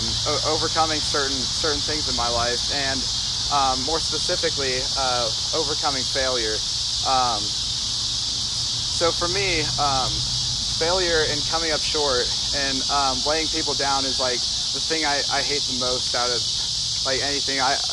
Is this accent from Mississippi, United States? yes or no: no; Nebraska, United States; Growing up in Nebraska, like by default, I'm a giant Nebraska football fan